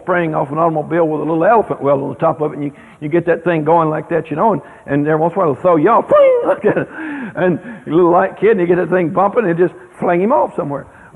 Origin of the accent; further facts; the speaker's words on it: Midwest, United States; I'm from the Midwest. My heritage is from Sweden, and we eat cheese.